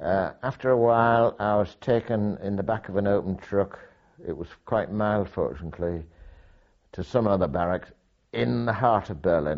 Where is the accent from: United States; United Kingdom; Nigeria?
United Kingdom; Hull, Yorkshire and the Humber; I was not giving him any secrets to tell him that I came from Hull.